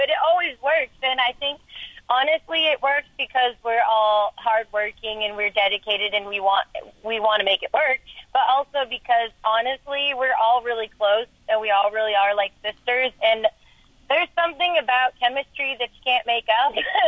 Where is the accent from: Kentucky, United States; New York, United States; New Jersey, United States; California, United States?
Kentucky, United States; I'm from Kentucky